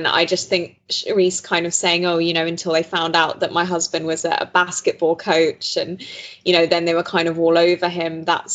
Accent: United Kingdom; I think this show in particular, this franchise, is a really interesting insight for us, like as essentially British people, to kind of see how race, money and social power all intersect in the States in certain ways.

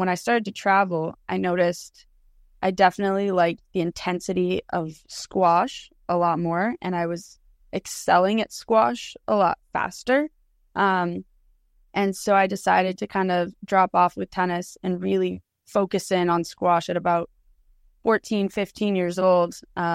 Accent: Winnipeg, Manitoba, Canada; moved away as an adult; also born or lived in Philadelphia; I'm from Winnipeg, Manitoba, so like the heart, the middle of Canada, just above North Dakota, Minnesota area. And I grew up there with my family. They all still live there until about age 18 when I moved to Philadelphia on a squash scholarship.

